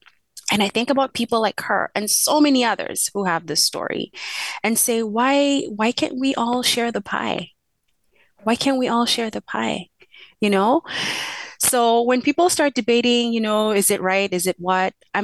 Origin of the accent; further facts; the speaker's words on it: Kenya; moved away; I grew up in Kenya and most of the people around me looked like me.